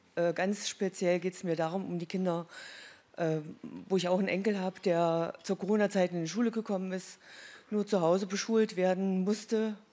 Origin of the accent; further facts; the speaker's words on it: Thuringia, Germany; ich komme aus dem Eichsfeld